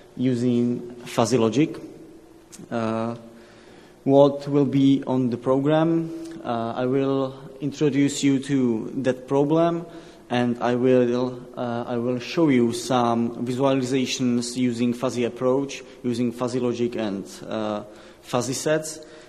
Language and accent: English; Czechia; I'm from Czech Republic